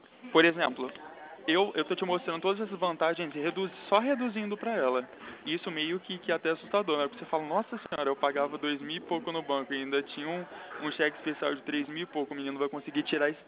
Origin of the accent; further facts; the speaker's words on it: Espírito Santo, Brazil; moved away; eu nem sou daqui, eu sou do Espírito Santo e tem 3 meses que eu estou no Rio de Janeiro